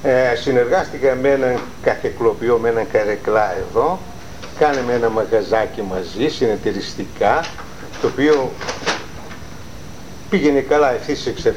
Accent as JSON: {"language": "Greek", "country": "Greece", "said": "Εθνική δράση, σαν Έλληνας που ήμουν."}